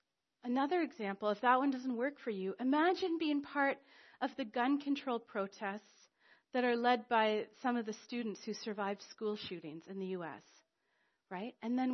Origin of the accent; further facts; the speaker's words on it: Canada; Because we're Canadian.